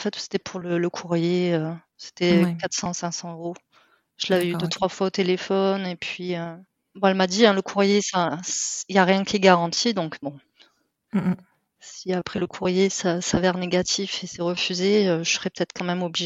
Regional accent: Southern France, France; now in Netherlands; parce que je viens du sud de la France

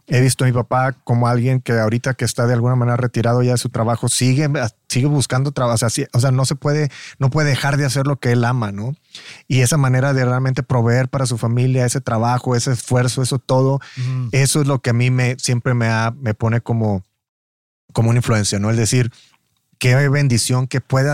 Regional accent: Matamoros, Tamaulipas, Mexico; yo soy de Matamoros, de Morelos, como dicen, entonces yo crecí con la música norteña, sí. Yo crecí con la cumbia, yo crecí con todo eso

